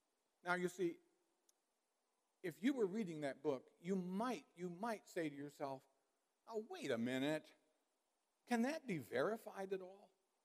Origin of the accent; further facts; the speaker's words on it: Pella, Iowa, United States; came to my hometown of Pella, Iowa